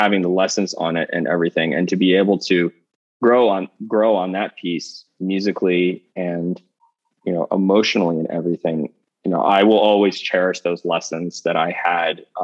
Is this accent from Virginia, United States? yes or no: yes; Vienna, Virginia, United States; So I was born and raised in Vienna, Virginia. Grew up there. It was a great place to grow up. Very well-to-do upper middle class area, and lived there for 22 years.